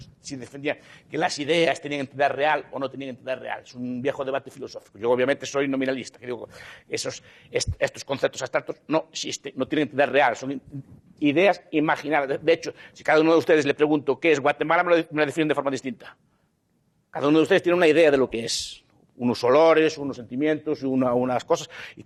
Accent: Spain; Pues soy español.

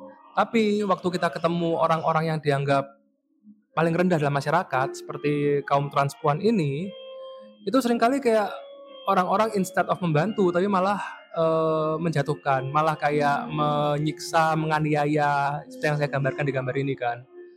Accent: Surabaya, East Java, Indonesia; now in Bali, Indonesia; Saya asli dari Surabaya, tapi sudah 3 tahunan ini tinggal di Bali.

